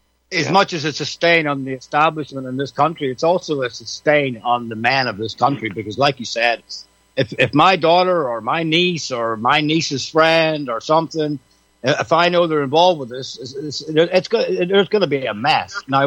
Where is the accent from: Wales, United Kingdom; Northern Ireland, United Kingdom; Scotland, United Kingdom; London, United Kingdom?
Northern Ireland, United Kingdom; This would not have happened where I grew up in Northern Ireland, I can tell you that.